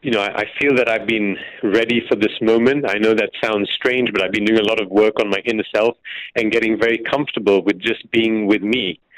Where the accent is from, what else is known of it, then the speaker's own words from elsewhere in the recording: Belgium; I've grown up, I was born and raised in Belgium. I'm of Indian descent.